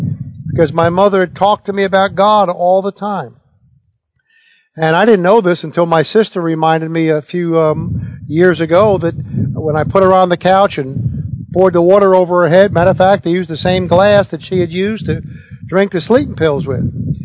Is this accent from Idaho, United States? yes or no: no; New York City, New York, United States; born there; I was born in Lenox Hill Hospital, and which was 7/10 of a mile from my first residence, 323 East 78th Street.